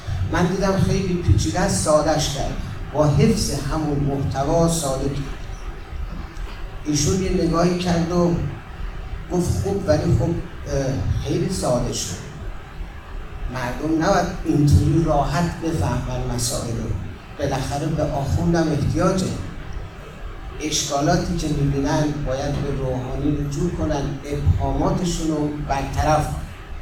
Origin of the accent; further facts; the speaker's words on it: Qom, Iran; بنده اهل قم هستم، محله باخبنده، همون محله‌ای که